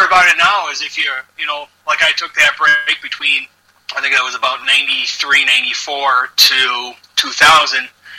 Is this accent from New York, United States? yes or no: yes; Buffalo, New York, United States; now in Rochester, United States; I grew up in the Buffalo, New York area. Now I'm in Rochester, but that's all we really had up there.